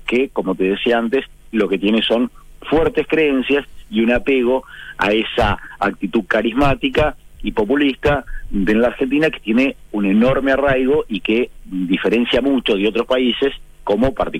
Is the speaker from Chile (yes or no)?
yes; Chile; Bien, lo de desde aquí como chilenos